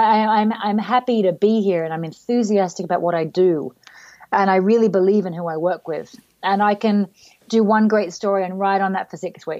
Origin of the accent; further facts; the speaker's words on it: Sydney, New South Wales, Australia; I am from Sydney. I'm a dairy farmer's daughter.